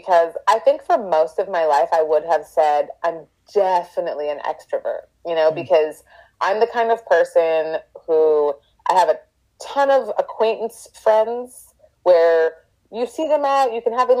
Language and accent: English; Winnipeg, Manitoba, Canada; now in Los Angeles, United States; I grew up in Winnipeg, so I feel like I really deserve this heat at this time in my life.